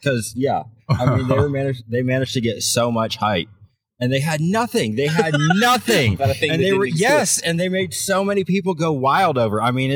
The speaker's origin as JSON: {"language": "English", "region": "New England", "country": "United States", "said": "Yeah, and I'm originally from New England"}